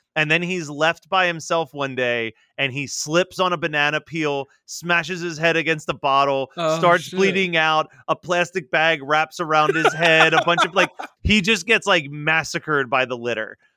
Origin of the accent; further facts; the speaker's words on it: South Africa; It was never screened in my home country of South Africa